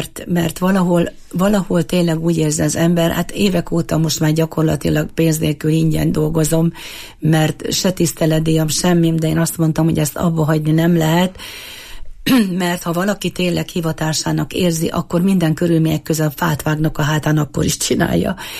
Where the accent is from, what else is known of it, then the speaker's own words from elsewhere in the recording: Eger, Heves, Hungary; egri születésű vagyok, és olyan egri, akinek kardja van.